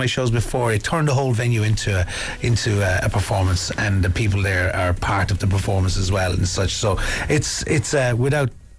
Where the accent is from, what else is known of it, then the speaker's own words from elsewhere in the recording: Australia; obviously we're Australian